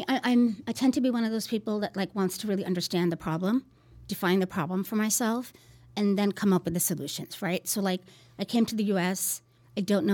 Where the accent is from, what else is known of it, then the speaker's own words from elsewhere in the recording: Pakistan; moved away; I knew a little bit about it when I was growing up in Pakistan